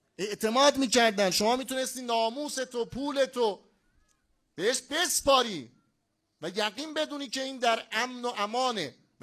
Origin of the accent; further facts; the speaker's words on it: Tabriz, East Azerbaijan, Iran; first language Azerbaijani; Persian is a second language; now in Qom, Iran; من قم، یعنی 13 سال قم ساکنم ولی بچه تبریزم. چون 13 سال قمم خب فارسی حرف میزنیم، یه وقتی میرم تبریز اتوماتیک یادم میره فارسی حرف میزنم.